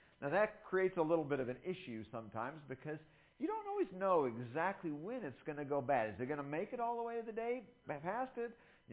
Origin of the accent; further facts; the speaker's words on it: Illinois, United States; as a Yankee, I'm from Illinois, if you're not 10 minutes early, you're late.